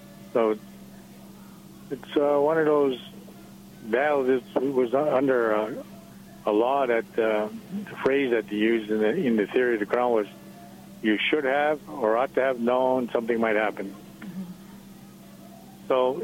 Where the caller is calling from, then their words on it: Sudbury, Ontario, Canada; I'm calling from Sudbury, Ontario